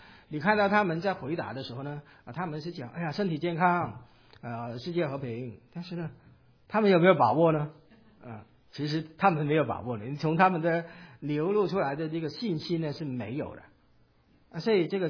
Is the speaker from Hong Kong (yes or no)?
yes; Hong Kong; 因为我来自香港